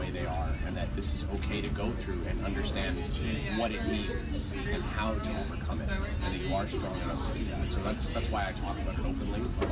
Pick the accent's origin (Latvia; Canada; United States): Canada; Toronto, Ontario; now in Pickering, Canada; I grew up in Toronto and moved out here last year when I started the business.